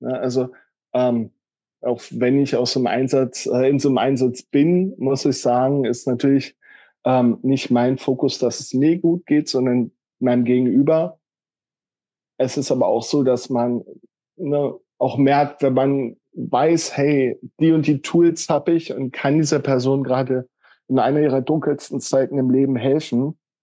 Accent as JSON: {"language": "German", "region": "Berlin", "country": "Germany", "said": "In Berlin ist der Kältebus so eine Institution, die man kennt als Berliner."}